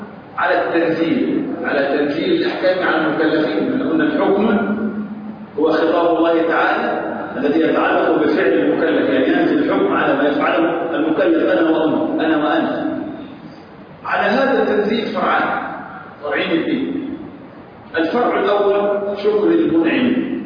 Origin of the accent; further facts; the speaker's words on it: Aswan, Aswan Governorate, Egypt; أنا أفتخر بأن بلدي أسوان لها ديوان، ديوان أهل أسوان موجود في أربع مجلدات في مكتبة الأزهر